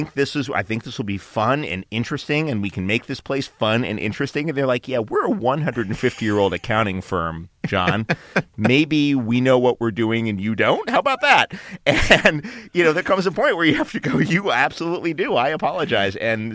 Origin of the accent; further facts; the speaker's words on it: Manhattan, New York, United States; I grew up right here in Midtown Manhattan, and I grew up right in the theater district